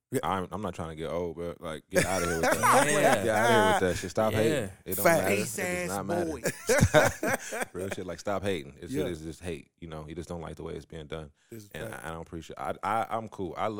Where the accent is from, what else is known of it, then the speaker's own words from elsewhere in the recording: Des Moines, Iowa, United States; You know, I'm from Des Moines, Iowa.